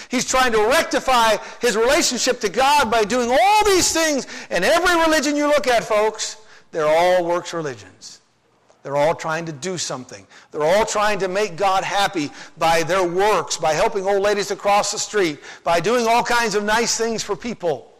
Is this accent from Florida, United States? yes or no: no; Twin Falls, Idaho, United States; many of you know I was raised in Twin Falls, Idaho